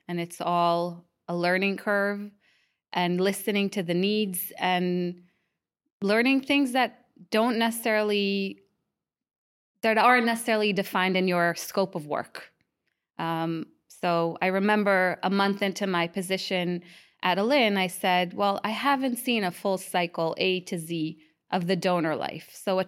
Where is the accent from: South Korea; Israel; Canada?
Israel; now in United States; I was born in the U.S. I grew up in Israel as a young child, moved to the U.S. During elementary, middle school, and then completed high school and my army service in Israel.